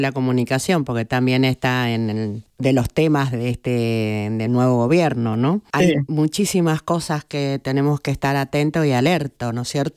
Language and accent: Spanish; Argentina; moved away; pueblo argentino, mi pueblo de Argentina, esa parte militante, activista, ahora está en alerta, ¿no?